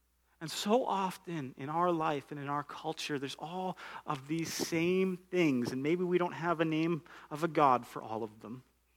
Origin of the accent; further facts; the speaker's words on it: Alberta, Canada; And so we're sitting, and I'm from Alberta, okay?